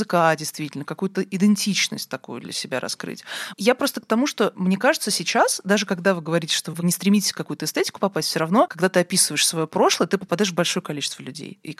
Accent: Moscow, Russia; Но я действительно выросла в Леонозово, где вообще не очень приятно.

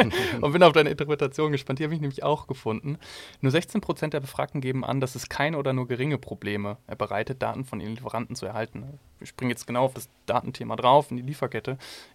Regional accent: Bielefeld, North Rhine-Westphalia, Germany; ich komme aus Bielefeld, ja, das Hinterland.

